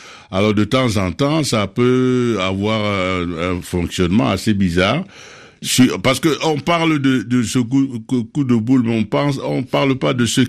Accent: Cameroon; Oui, mais je suis du Cameroun.

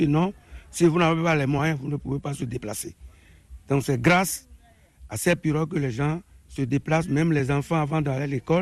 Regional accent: Ganvie, Atlantique, Benin; Oui, moi, je suis né à Ganvier.

